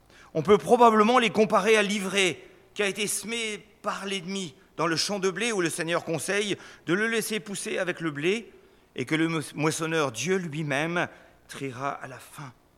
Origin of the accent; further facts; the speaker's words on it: France; Moi, en tant que bon Français, de temps en temps, j'ai envie de râler.